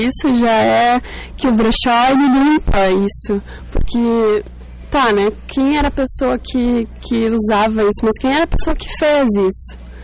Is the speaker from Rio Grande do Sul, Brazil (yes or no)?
yes; Venâncio Aires, Rio Grande do Sul, Brazil; Eu sou de natural de Venâncio Aires